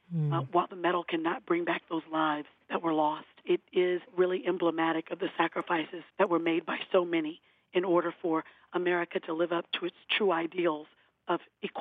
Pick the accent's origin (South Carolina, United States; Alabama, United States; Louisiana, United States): Alabama, United States; Selma; Oh, it's a very proud moment for me as both an American and as an Alabamian. You know, I grew up in Selma, Alabama